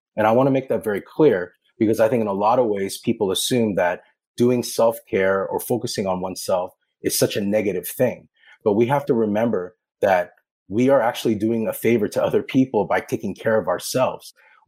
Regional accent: United States; growing up in an immigrant family, the challenges that come with that growing up in America.

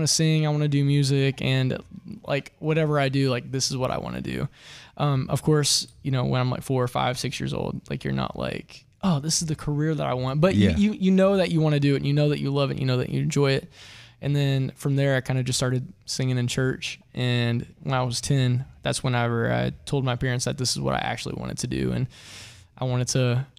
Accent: Kentucky, United States; I'm from Southeastern Kentucky. So like those were like the main things I was exposed to growing up.

